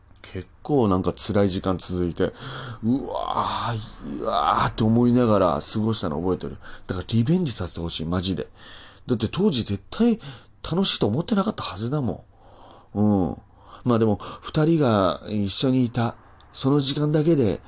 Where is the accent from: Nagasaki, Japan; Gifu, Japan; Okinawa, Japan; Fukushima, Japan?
Nagasaki, Japan; この舞台がもう、私の地元。というかもう地元すぎ。